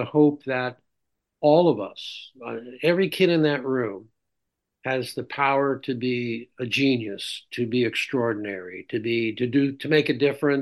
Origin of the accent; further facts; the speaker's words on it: New Jersey, United States; That's where I grew up in North Jersey. That's what my family did.